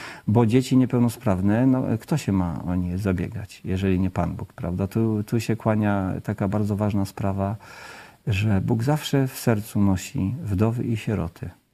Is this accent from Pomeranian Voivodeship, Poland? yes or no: yes; Pomeranian Voivodeship, Poland; My pochodzimy razem z żoną z Kaszub. Wychowywaliśmy się w wielodzietnych rodzinach.